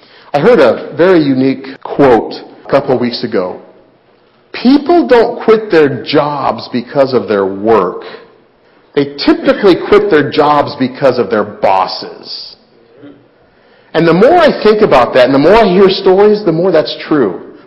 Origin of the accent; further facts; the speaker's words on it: Denver, Colorado, United States; I'm not just saying this because I was born in Denver and I grew up watching them.